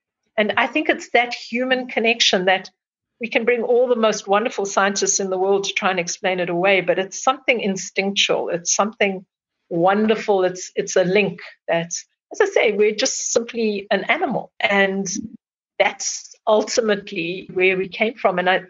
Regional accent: Bulawayo, Zimbabwe; I was born in Zimbabwe in a city called Bulawayo, and it's a very dryland landscape, dryland, thornveld, savanna

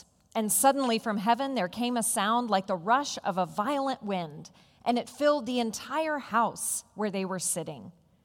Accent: Virginia, United States; now in Vermont, United States; I was raised in Southwest Virginia. I went to school and church mostly with people from a similar cultural, religious, political background.

